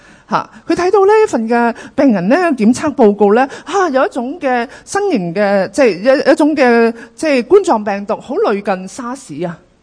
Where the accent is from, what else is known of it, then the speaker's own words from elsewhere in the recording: China; 係咪我哋中國人都好重視哎生仔啦